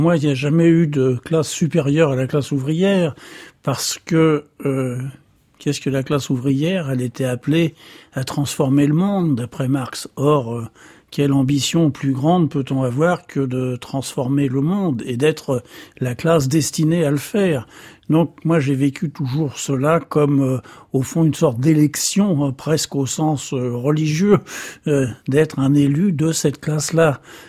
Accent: Paris, Île-de-France, France; Il dit je suis des Batignolles, il est de l'endroit où il est. Et moi, je suis du 20e.

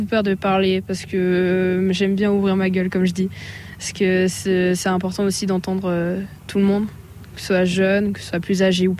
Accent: Brittany, France; now in Saint-Pierre, Saint Pierre and Miquelon; je suis originaire de Bretagne

